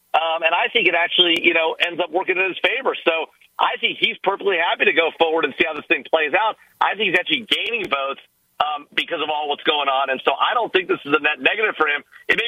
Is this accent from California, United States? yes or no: yes; California, United States; my home state of California is in the tank because of his leadership